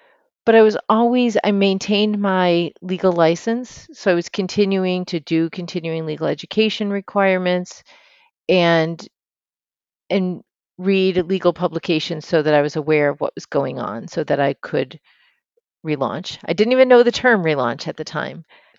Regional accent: Buffalo, New York, United States; Buffalo is my hometown. So when I say I returned to Buffalo, I also went to law school in Buffalo.

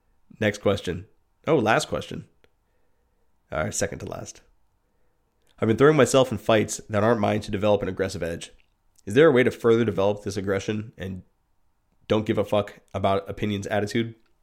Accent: United States; I'm an American citizen.

